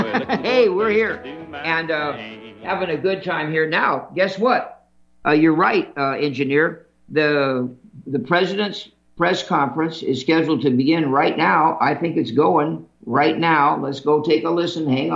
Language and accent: English; Santa Monica, California, United States; I mean, it must be nervous being back where I grew up in Santa Monica, California.